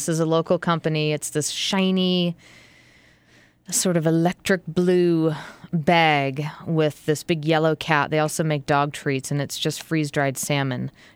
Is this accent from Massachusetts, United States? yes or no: yes; Massachusetts, United States; I'm from Massachusetts, but I'll still call it my homeland